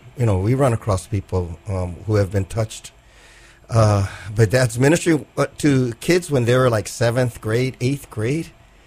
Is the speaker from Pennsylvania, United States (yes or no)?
no; Kaneohe, Hawaii, United States; I grew up in Kaneohe, but I also grew up at, if there's any place I grew up at Kalihi Union Church.